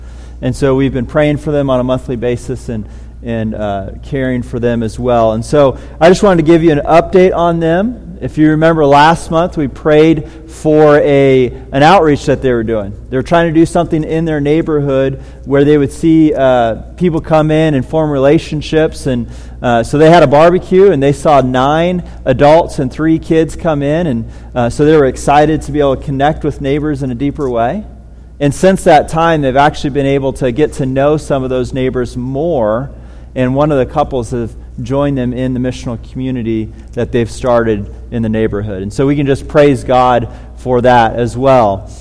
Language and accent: English; California, United States; growing up in California, I'd always go to my grandparents' house and it'd be like 50 or 60 or even 70 and you're wearing shorts on Christmas.